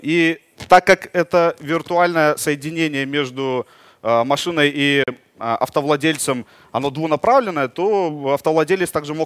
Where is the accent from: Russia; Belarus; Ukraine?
Belarus; Minsk; Я MVP из Минска.